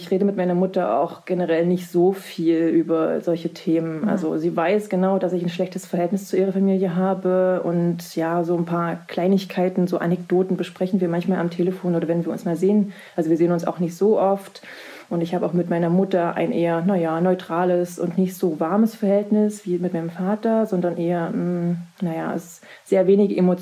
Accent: Thuringia, Germany; meine Mutter kommt ursprünglich aus Mecklenburg. Ich bin aber in Thüringen aufgewachsen

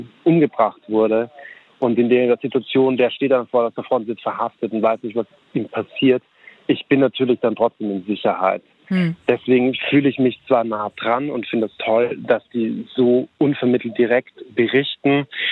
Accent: Austria; now in Hamburg, Germany; ich bin Österreicher, deswegen klingt das komisch, aber ich lebe in Hamburg.

